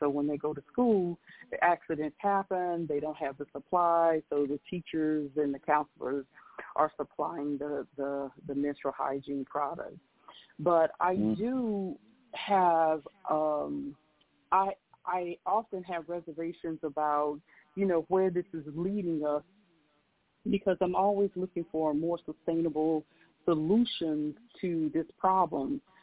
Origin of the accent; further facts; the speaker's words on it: Mississippi, United States; born there; I was born in Mississippi.